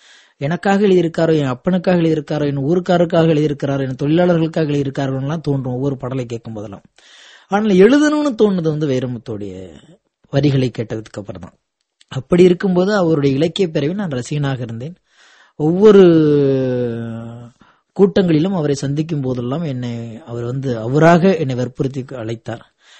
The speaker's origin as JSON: {"language": "Tamil", "town": "Pudukariyapatti", "region": "Tamil Nadu", "country": "India", "tie": "born or raised there", "said": "சராசரி இந்திய சராசரி விவசாய குடும்பத்தில் என்னுடைய குடும்பமும் ஒன்று. நான் இப்ப சொந்தமா பிறந்த என்னுடைய சொந்த ஊர் வந்து தஞ்சாவூர் மாவட்டத்தில் புதுக்கரியப்பட்டிங்கிற ஒரு கிராமம்."}